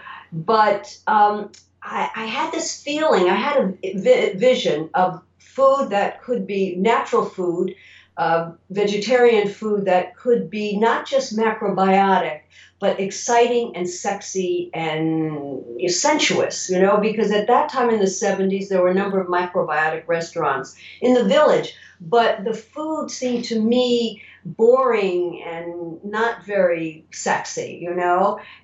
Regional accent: Great Neck, New York, United States; moved away as an adult; also born or lived in Rome; I grew up in Great Neck and modeled and in high school, and afterwards moved in the city for a year and did more modeling and dancing. And then at 19, I went to Europe in Rome.

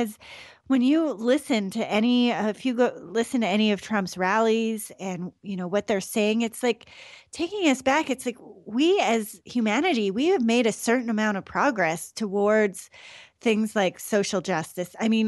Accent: Canada; now in United States; Myself, I grew up in Canada.

